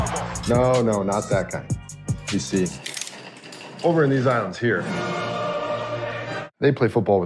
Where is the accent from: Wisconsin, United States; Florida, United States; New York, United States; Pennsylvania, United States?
Wisconsin, United States; I'm from Wisconsin, so the Green Bay Packers have a fan base that lives and die with the Green Bay Packers every week.